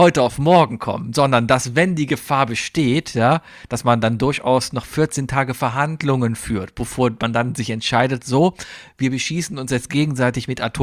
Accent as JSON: {"language": "German", "town": "Cologne", "region": "North Rhine-Westphalia", "country": "Germany", "said": "Ich bin Kölner"}